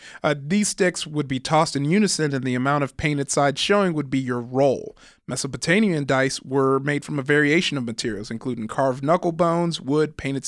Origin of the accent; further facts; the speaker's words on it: California, United States; growing up in SoCal, our big thing was like...